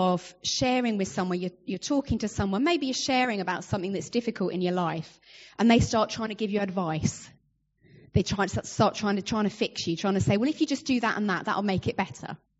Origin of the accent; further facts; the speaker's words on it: United Kingdom; Why am I giving you tea bags? Because we're British.